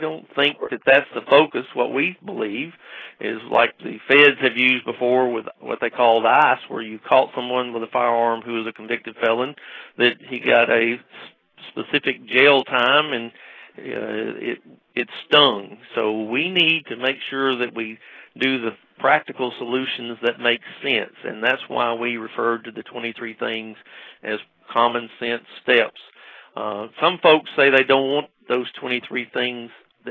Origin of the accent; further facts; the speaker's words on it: Alabama, United States; I'm from Alabama. In the South, we believe in firearms.